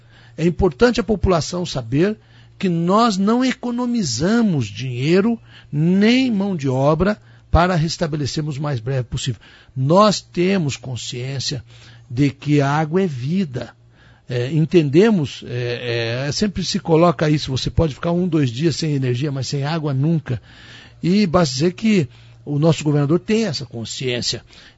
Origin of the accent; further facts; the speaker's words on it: Paraná, Brazil; nós, porque somos paranaenses